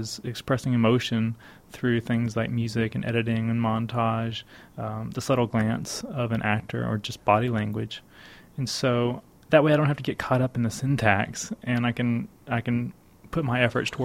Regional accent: Gonzales, Texas, United States; also from friends of mine growing up in Gonzales, Texas, which is a majority Latino farming community. So I knew a lot of families similar to this one when I was a child.

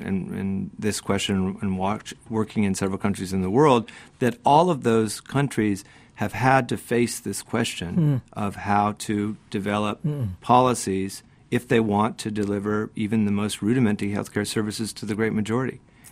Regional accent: Florida, United States; having rarely been out of the United States after growing up in Florida

